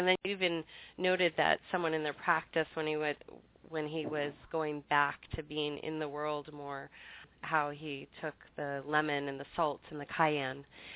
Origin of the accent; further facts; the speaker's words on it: Hawaii, United States; born there; and I was born in Hawaii.